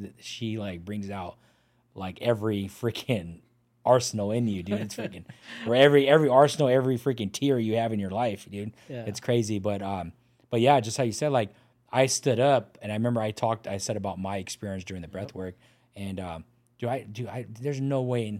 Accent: Pomona, California, United States; parking lot, in downtown Pomona. I was driving, I think from a construction site, and I stopped in my hometown.

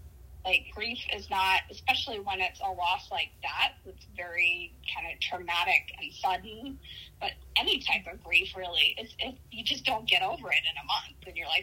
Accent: Idaho, United States; I grew up in Idaho. The only yoga I had ever seen was yoga in a gym.

